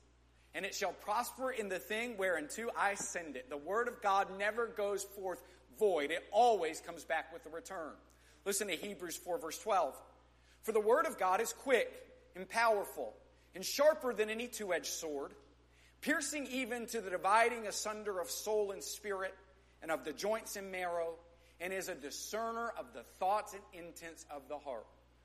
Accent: Midland, Texas, United States; Now, I grew up in West Texas. Do I have any other West Texans in the room today? Praise the Lord for all you folks. I grew up in Midland, Texas.

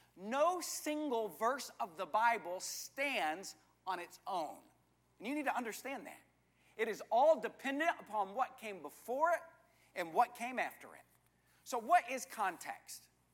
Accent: Texas, United States; When I was growing up in West Texas, I had quite a bit of contact with people who were part of the Church of Christ.

